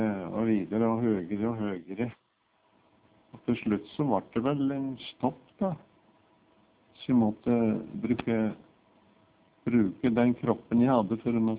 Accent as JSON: {"language": "Norwegian", "region": "Western Norway", "country": "Norway", "tie": "born or raised there", "said": "jeg var i kirke, der jeg vokste opp, på Vestlandet, i den kirke som jeg gikk som smågutt."}